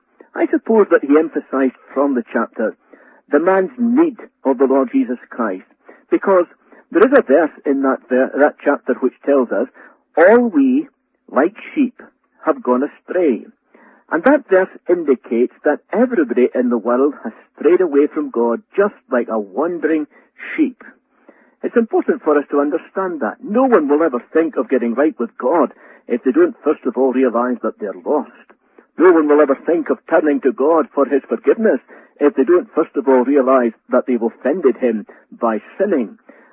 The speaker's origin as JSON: {"language": "English", "region": "Scotland", "country": "United Kingdom", "said": "You will know from my accent that I originate in Scotland."}